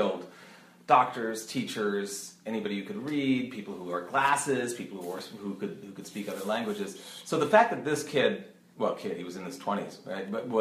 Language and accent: English; Philadelphia, Pennsylvania, United States; This was near Philadelphia.